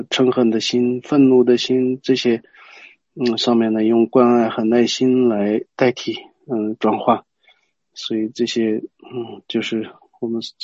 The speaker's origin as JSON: {"language": "Chinese", "region": "Qinghai", "country": "China", "said": "过去的时候好像也发生在我们青海那边嘛"}